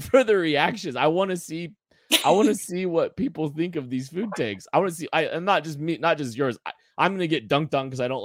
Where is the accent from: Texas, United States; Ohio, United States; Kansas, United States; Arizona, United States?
Kansas, United States; We grew up in Kansas. How can you be a fish person?